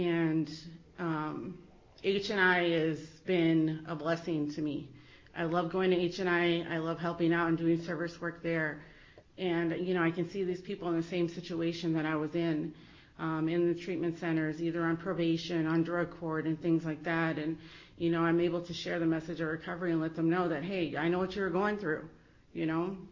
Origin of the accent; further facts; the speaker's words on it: Phoenix, Arizona, United States; now in Tucson, United States; I'm originally from Phoenix, and I moved down to Tucson thinking that I could relocate from it